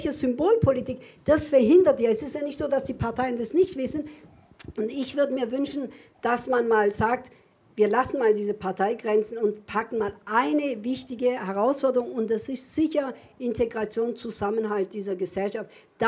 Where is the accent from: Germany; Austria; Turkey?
Turkey; Bis dahin dachte ich ja wirklich, ich gehe zurück in die Türkei. Türkei war meine Heimat. Ich war Türkei-orientiert.